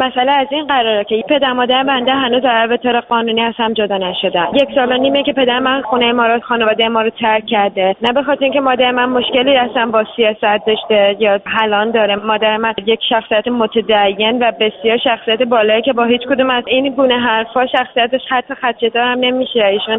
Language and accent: Persian; Iran; من به عنوان یه ایرانی از خودم شرمندم.